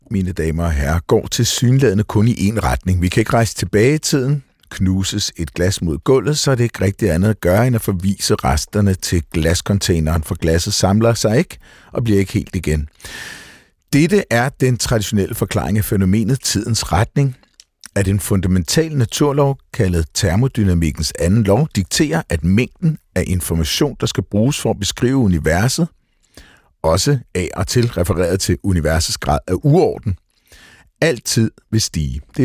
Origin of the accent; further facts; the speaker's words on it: Norway; Men i min barndom i Norge, der lærte jeg at slå med læ.